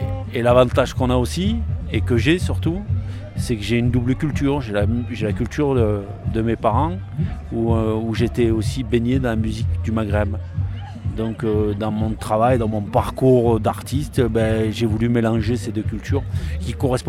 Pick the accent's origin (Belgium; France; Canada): France; Marseille, Provence-Alpes-Côte d'Azur; On est basé à Marseille hein, et on est tous de Marseille.